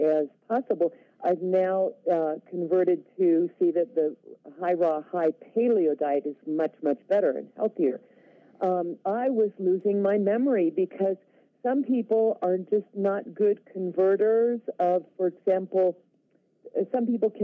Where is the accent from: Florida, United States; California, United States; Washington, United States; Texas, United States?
California, United States; now in Cuenca, Ecuador; Well, I'm formerly from California, but right now I'm retired in Cuenca, Ecuador.